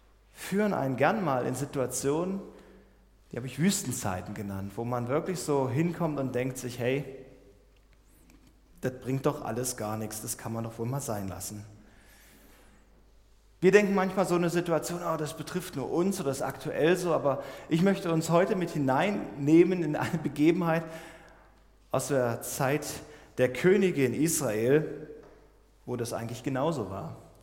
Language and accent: German; Magdeburg, Saxony-Anhalt, Germany; Gerade jetzt war in Magdeburg auch, in quasi meiner Heimatstadt sozusagen, auch Protestaktion